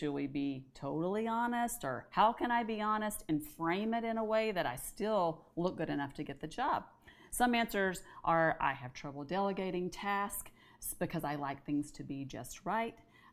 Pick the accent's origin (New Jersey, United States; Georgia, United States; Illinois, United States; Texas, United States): Texas, United States; We grew up in Texas. It was kind of like you just buck up and do it.